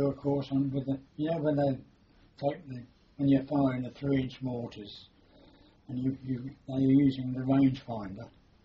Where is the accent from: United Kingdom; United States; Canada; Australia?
United Kingdom; East of England; because we come from Norfolk